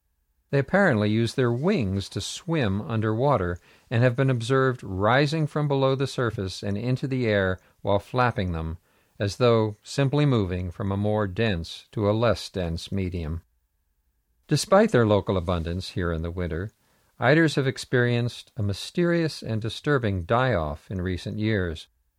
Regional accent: Wellfleet, Massachusetts, United States; As a result, my hometown now has the dubious distinction of having the virus named after it. Its official name is the Wellfleet Bay Virus, or WFBV.

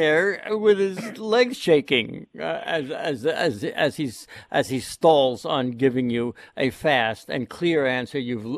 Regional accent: Great Barrington, Massachusetts, United States; my hometown of Great Barrington

